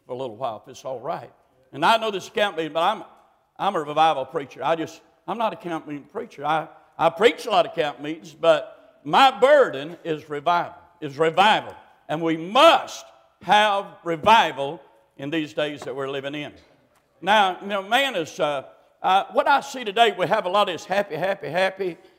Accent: Monroe, North Carolina, United States; When I was a boy, I was raised outside of Monroe, North Carolina, in the country.

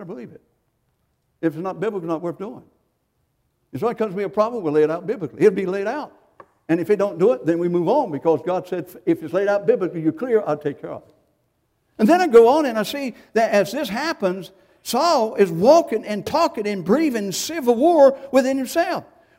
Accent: United States; Well, I come from Johnson County.

